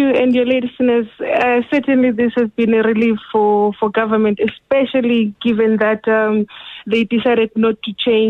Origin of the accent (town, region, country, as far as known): South Africa